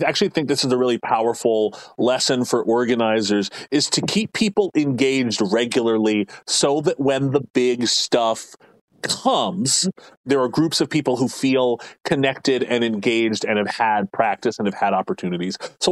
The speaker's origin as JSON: {"language": "English", "town": "Lancaster", "region": "Pennsylvania", "country": "United States", "tie": "born or raised there", "said": "I was born and raised here in Lancaster."}